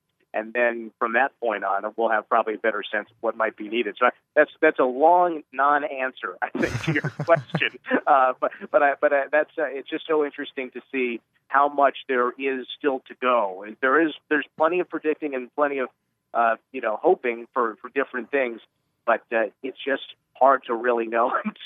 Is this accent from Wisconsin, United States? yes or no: no; New Jersey, United States; growing up in New Jersey, watching Devils games and Rangers games